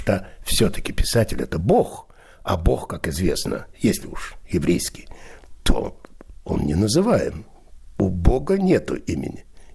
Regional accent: Moscow, Russia; born there; Я родился в Москве, в Марьиной Роще.

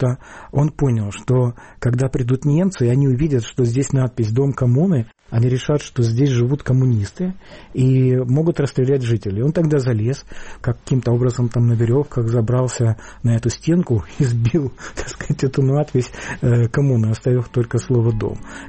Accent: Bakhmut, Donetsk Oblast, Ukraine; born there; Я родился на Донбассе, в городе, который раньше назывался Бахмут, потом стали называть его Артемовск, теперь он снова стал Бахмутом.

